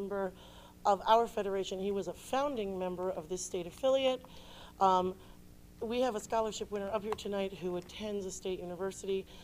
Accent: Syracuse, New York, United States; I grew up in Syracuse, for those of you who may not know

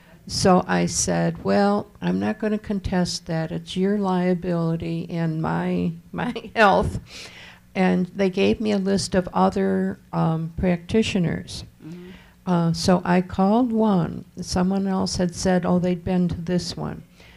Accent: Buffalo, New York, United States; from Buffalo, New York, mm-hmm.

